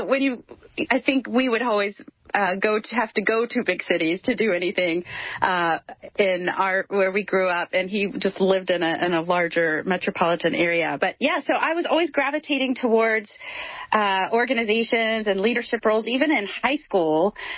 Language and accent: English; Plant City, Florida, United States; And it's one of my favorite things to talk about, actually, where I hail from. I grew up in Plant City, Florida.